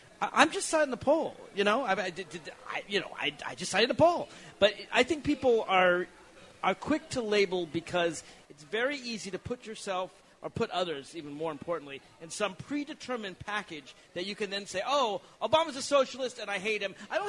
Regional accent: Nashville, Tennessee, United States; People usually don't believe I'm from Nashville, Tennessee. I'm a Southerner.

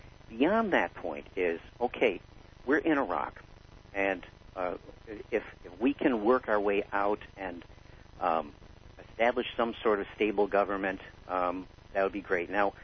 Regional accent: Cornwall-on-Hudson, New York, United States; I'm from Cornwall and Hudson, New York.

